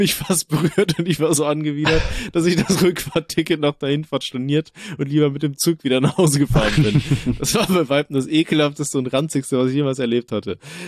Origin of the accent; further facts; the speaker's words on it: Osnabrück, Lower Saxony, Germany; Ich komme aus Osnabrück